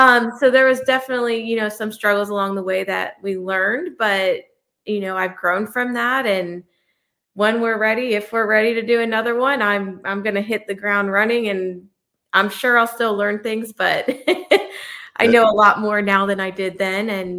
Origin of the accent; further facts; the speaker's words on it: Florida, United States; also born or lived in Connecticut / Port Charlotte / Tampa / Fort Myers; I was born in Connecticut, but we moved to Florida. I was in elementary school. We actually moved to Port Charlotte, then kind of bounced to Tampa and then made our way to Fort Myers.